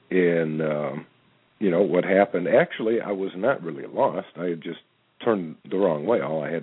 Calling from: Brooksville, Florida, United States; I'm calling from Brooksville down here in Florida.

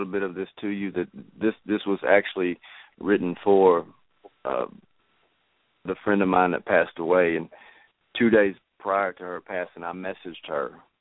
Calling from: Arkansas, United States; calling from Arkansas.

